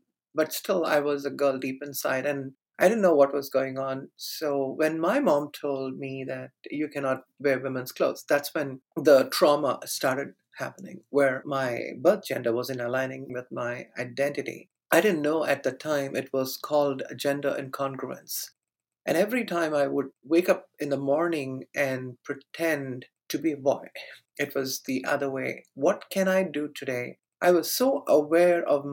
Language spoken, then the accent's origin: English; India; English is a second language; I'm a South Asian and I grew up in India.